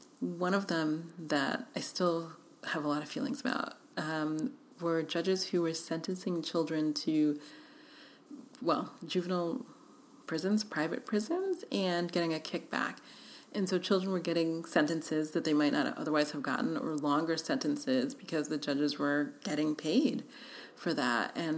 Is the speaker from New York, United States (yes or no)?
yes; New York City, New York, United States; now in Los Angeles, United States; I didn't grow up driving because I grew up in New York City, so driving, having to drive is a challenge